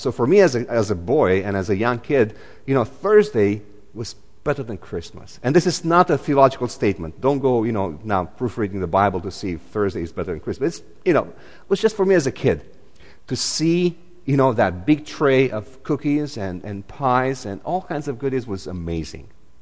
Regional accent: Romania; English is a second language; So I grew up in Romania, as you know, and my grandma was Hungarian.

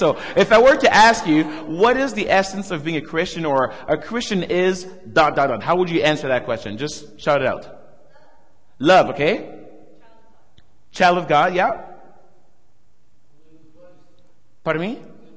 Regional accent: Montreal, Quebec, Canada; also born or lived in Saskatchewan, Canada; I was born and raised in Montreal, and my parents are from Haiti in the Caribbean. I went to school at West in Saskatchewan

